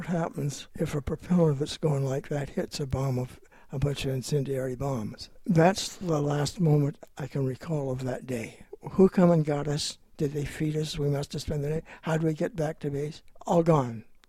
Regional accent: Grants Pass, Oregon, United States; I grew up in Grants Pass.

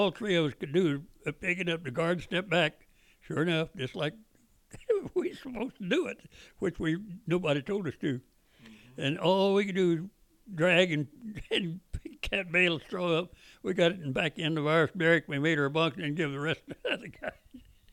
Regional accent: Bible Belt, United States; It's just not that I was against religion or anything, because I was raised in the Bible Belt, Baptist back there.

